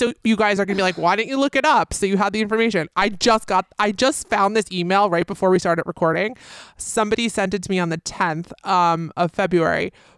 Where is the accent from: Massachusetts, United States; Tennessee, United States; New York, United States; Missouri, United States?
New York, United States; New York City; this is in honor of … playing at Madison Square Garden in New York City, my hometown, the past two nights.